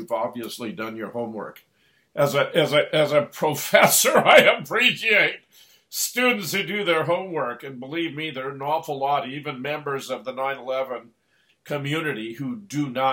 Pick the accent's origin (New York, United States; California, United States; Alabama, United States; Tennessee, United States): California, United States; Pasadena; I was born in Pasadena in 1940. You can see the Rose Bowl from the Huntington Memorial where I was born. I grew up in Southern California. I graduated from South Pasadena High School.